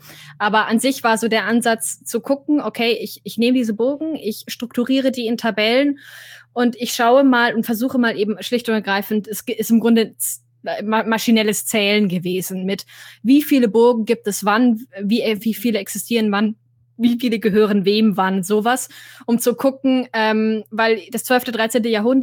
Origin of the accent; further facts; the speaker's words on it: Bavaria, Germany; ich habe so einen guten Teil meiner Kindheit in Oberbayern verbracht und einen anderen guten Teil in Oberfranken.